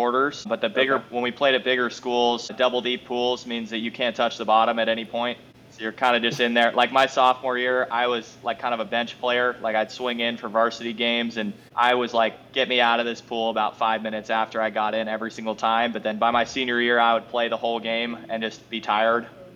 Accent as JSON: {"language": "English", "town": "Tacoma", "region": "Washington", "country": "United States", "also_born_or_lived": "Gig Harbor", "said": "I am. I'm from Tacoma, Gig Harbor."}